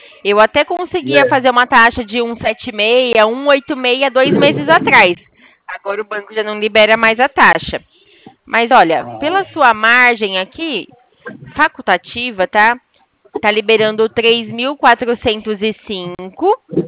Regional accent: Itu, São Paulo, Brazil; Sou daqui de Itu.

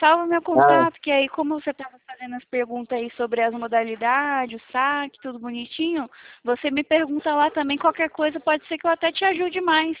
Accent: São Roque, São Paulo, Brazil; also born or lived in Boa Viagem, Brazil; Ah, não, não, eu sou de São Paulo, da cidade de São Roque. É conhecido também como a cidade do vinho

